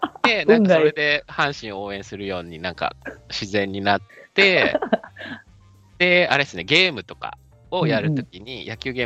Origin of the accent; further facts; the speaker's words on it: Saitama, Japan; もう田舎、本当田舎の埼玉県生まれの埼玉育ちで、今年40歳か